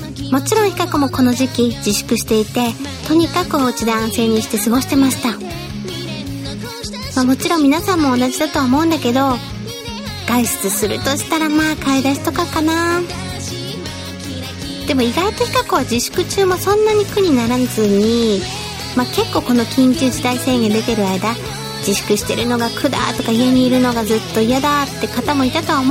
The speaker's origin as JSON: {"language": "Japanese", "region": "Tottori", "country": "Japan", "tie": "born or raised there", "said": "コロナが収束したらいち早く地元の鳥取県に帰省したいです"}